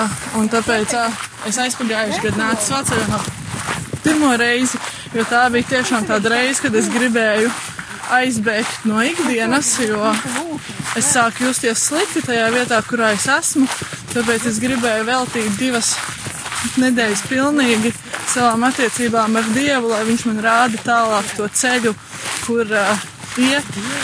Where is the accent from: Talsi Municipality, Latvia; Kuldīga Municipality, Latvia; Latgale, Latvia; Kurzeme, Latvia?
Talsi Municipality, Latvia; Talsi; Es esmu no Talsiem.